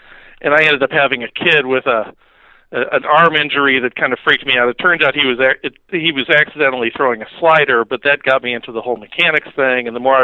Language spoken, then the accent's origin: English; St. Louis, Missouri, United States; I'm from St. Louis, so I had Albert Pujols 15 minutes away down at Busch Stadium